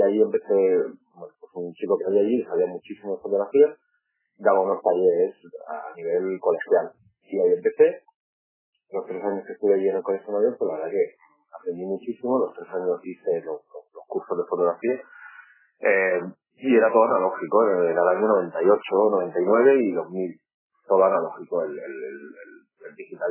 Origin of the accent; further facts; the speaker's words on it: Almería, Andalusia, Spain; also born or lived in Alicante; la ciudad de Almería, que es básicamente donde yo me he criado, aunque no nací allí, yo nací en Alicante y estuve viviendo hasta los 7 años más o menos allí. Pero mi familia, la mitad es de Granada y la otra mitad de Burgos.